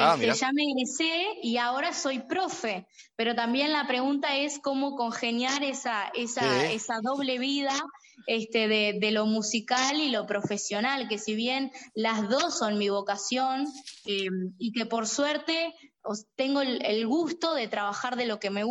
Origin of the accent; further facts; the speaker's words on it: Florida, Uruguay; Por lo general doy en Sarandí Grande y en Florida, que es de donde yo soy.